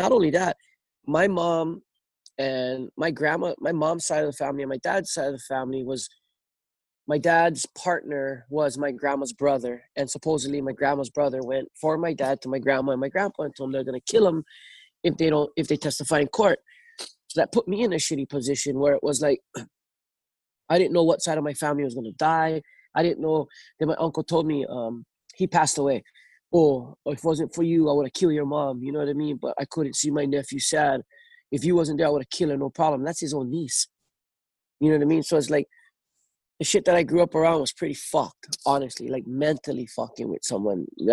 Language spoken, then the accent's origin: English; Hawaii, United States; Growing up on the North Shore for me was fucked.